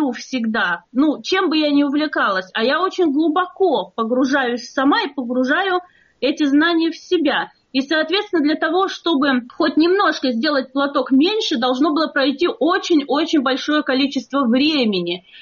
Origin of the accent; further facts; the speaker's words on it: Chechnya, Russia; мы из Чечни, и видели, поначалу я ведь была в платке, в длинных одеждах, и тут выяснялось, что я чеченка.